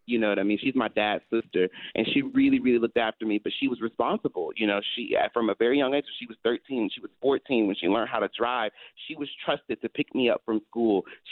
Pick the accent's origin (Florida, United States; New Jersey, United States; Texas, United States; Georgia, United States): Texas, United States; Houston; And I'm from Houston originally, so I don't know if that matters.